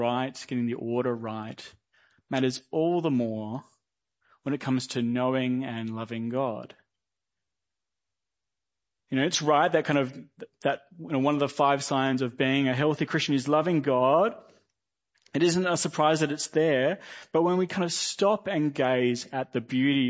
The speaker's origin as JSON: {"language": "English", "town": "Perth", "region": "Western Australia", "country": "Australia", "said": "We're Australians, we're from Perth"}